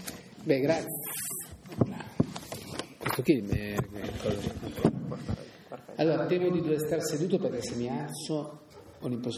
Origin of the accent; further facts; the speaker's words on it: Turin, Piedmont, Italy; E essendo io nato a Torino e vissuto a Torino per quasi 10 anni della mia vita